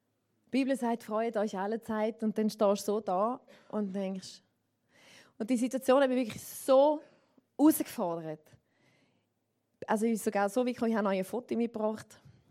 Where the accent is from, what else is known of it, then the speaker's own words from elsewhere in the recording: Switzerland; Also ich bin Schweizerin, aber ich muss euch sagen, ich bin es mir eigentlich nicht gewöhnt, zum Schweizerdeutsch reden auf der Bühne, aber ich denke, für euch packe ich mein bestes Schweizerdeutsch aus.